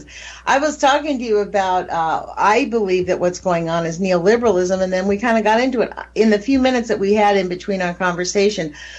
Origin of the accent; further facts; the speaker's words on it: California, United States; I think that's because I'm from California.